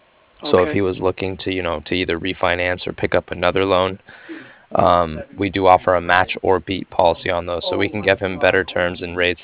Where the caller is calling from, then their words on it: Cardiff, Wales, United Kingdom; And I was calling from Cardiff. It's Cardiff, like Frank.